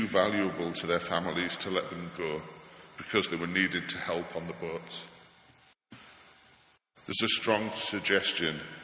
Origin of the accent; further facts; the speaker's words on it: Middlesbrough, North East England, United Kingdom; When I grew up in Middlesbrough, we had a name for those who grew up in the moorland villages surrounding us